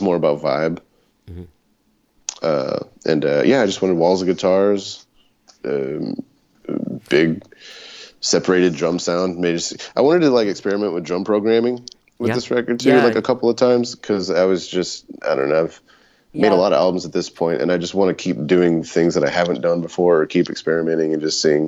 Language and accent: English; Midland, Texas, United States; also born or lived in San Antonio; I was born in San Antonio and grew up in South Texas. And when I was about 8 years old, my family moved out to Midland, Odessa area.